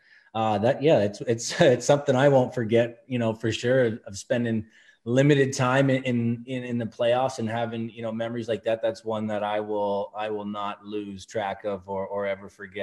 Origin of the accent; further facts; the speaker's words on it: Toronto, Ontario, Canada; I ended up moving my family and I back to Toronto, my hometown in Etobicoke here.